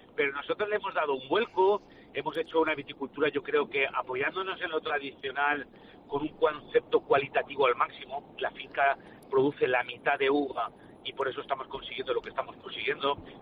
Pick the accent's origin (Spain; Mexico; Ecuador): Spain; Valencian Community; los que somos especialistas de olas de calor somos los valencianos, los mediterráneos.